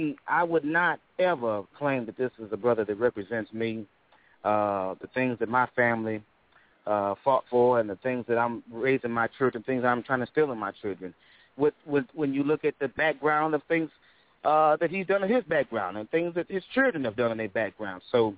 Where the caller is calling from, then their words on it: Minneapolis, Minnesota, United States; I'm calling out of Minneapolis.